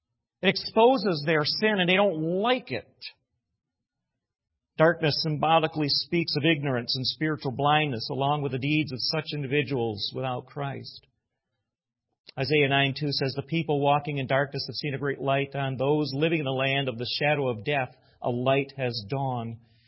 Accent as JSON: {"language": "English", "town": "Watertown", "region": "New York", "country": "United States", "tie": "born there", "said": "On my birth certificate at home, it shows that I was born on April 10th, 1958, in Watertown, New York"}